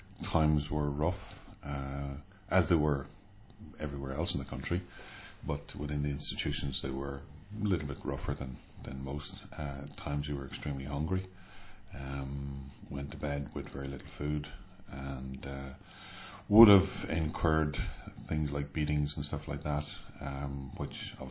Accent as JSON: {"language": "English", "region": "London", "country": "United Kingdom", "tie": "born there", "said": "And I was born in London, 1961"}